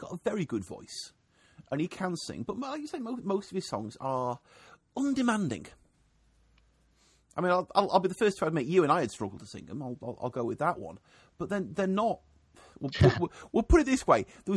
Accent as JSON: {"language": "English", "town": "Manchester", "region": "North West England", "country": "United Kingdom", "said": "I'm from Manchester. We're very nearly neighbours."}